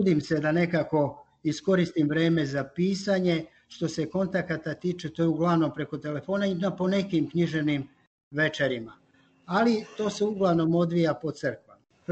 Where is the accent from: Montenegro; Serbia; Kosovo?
Kosovo; Peć, Metohija; obzirom da sam iz Metohije, vi govorite iz Kosova, ja kažem da sam iz Metohije, rođen sam u Peći, naravno